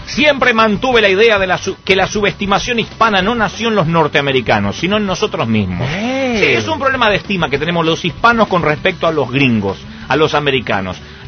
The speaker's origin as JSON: {"language": "Spanish", "country": "Argentina", "tie": "born there", "said": "Por ejemplo, yo nací en Argentina"}